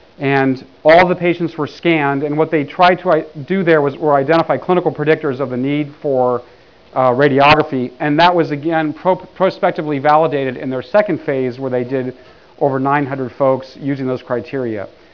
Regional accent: New York, United States; I'm from New York and I talk kind of fast, so hopefully we'll get through it.

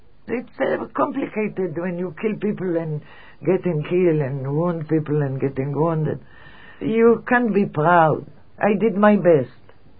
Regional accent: Tel Aviv, Tel Aviv District, Israel; born there; English is a second language; I am 70, and I was born here in Israel, in Tel Aviv.

